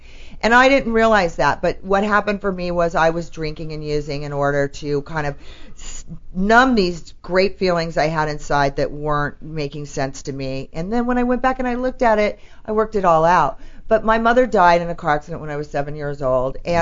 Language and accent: English; Orange, California, United States; I'm a California girl. I grew up in the OC. I was right from, you know, Orange.